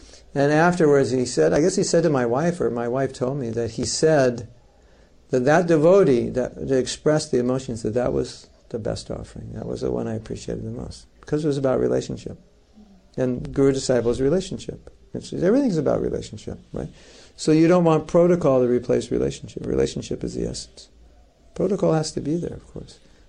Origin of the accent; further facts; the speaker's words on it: California, United States; I'm from California, so. You know, we're pretty laid back in California.